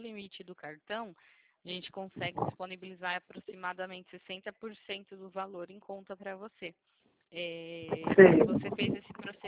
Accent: Itatiba, São Paulo, Brazil; Eu sou de Itatiba, São Paulo.

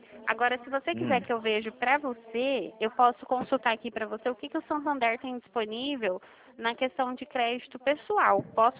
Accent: São Paulo, Brazil; Eu sou do interior de São Paulo.

